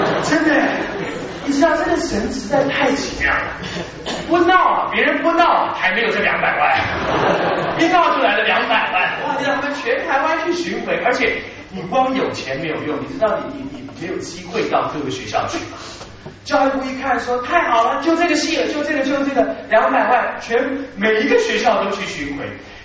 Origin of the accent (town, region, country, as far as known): China